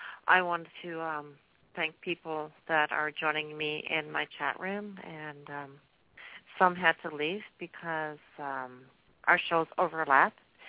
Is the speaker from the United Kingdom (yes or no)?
no; Canada; I've been told as a Canadian, I know more about American politics than most Americans.